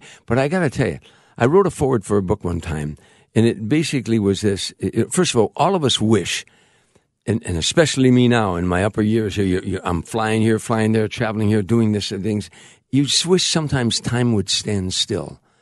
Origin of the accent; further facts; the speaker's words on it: Chicago, Illinois, United States; You know, that we're from Chicago. In Chicago, it snows, it rains, it sleets.